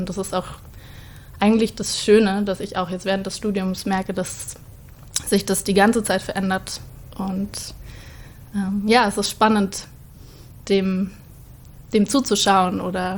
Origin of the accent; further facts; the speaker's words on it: Starnberg, Bavaria, Germany; now in Cologne, Germany; Ich bin 20 Jahre alt. Ich komme aus Starnberg und lebe jetzt in Köln seit 1,5 Jahren, weil ich dort an der Hochschule für Musik und Tanz den Bachelor in Tanz mache.